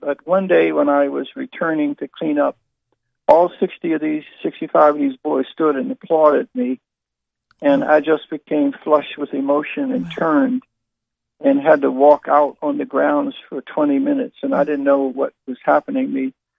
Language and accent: English; Philadelphia, Pennsylvania, United States; In Philadelphia, Pennsylvania. I was born in a little blue-collar neighborhood during the time of segregation.